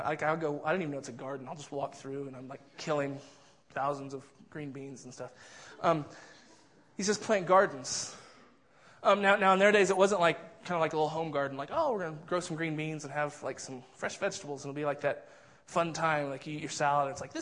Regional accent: the South, United States; but man, where I was brought up in the South, like vocation or calling, like that's what you did when you went into ministry

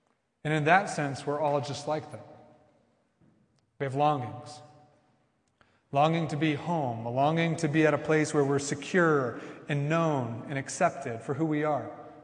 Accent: Kansas, United States; But because we're from Kansas, we kind of like, you know, humor you and try not to be mean because we try to be nice people in Kansas.

